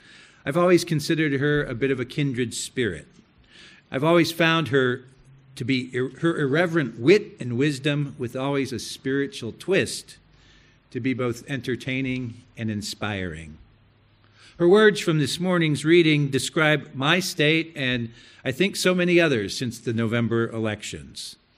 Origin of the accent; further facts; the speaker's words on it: California, United States; I'm a Californian who's been living in the South for 15 years, and it's nice to be back home.